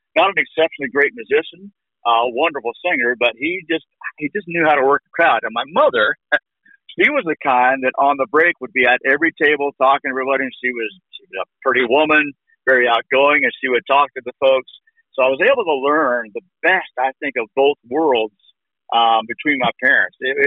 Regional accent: Canada; I was born in a small town in Canada, a town called Fort Robinson. It was probably about 365 people when I was growing up there. And if you can think of a northern version of Mayberry, that's exactly how I grew up

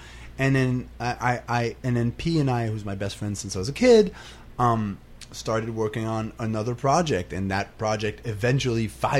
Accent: Montreal, Quebec, Canada; I came from Montreal

